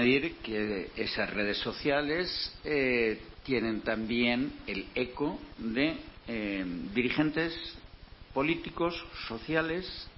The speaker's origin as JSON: {"language": "Spanish", "country": "Spain", "said": "a mí, personalmente, como español, me preocupa"}